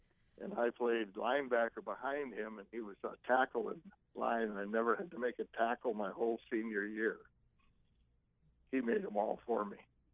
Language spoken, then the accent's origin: English; Illinois, United States; born there; That's the only team that I've stuck with because I was born in Illinois.